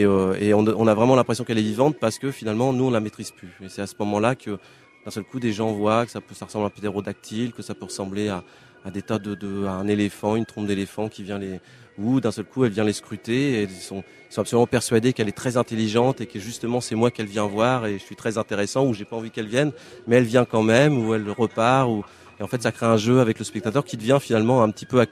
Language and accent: French; Paris, Île-de-France, France; Je viens de Paris, oui.